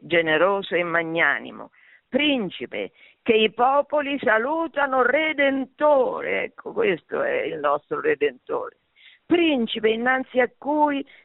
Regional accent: Marche, Italy; io sono marchigiana

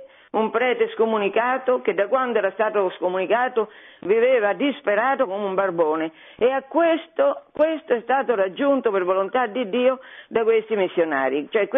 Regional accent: Fabriano, Marche, Italy; Io sono di Fabriano

